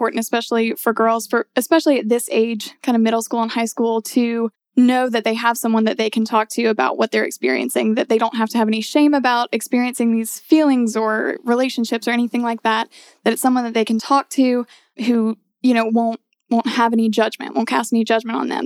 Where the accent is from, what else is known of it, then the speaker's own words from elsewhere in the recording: Louisiana, United States; moved away as an adult; now in Atlanta, United States; Well, I'm originally from Louisiana, came to Atlanta for college, went to Oglethorpe University and graduated last May.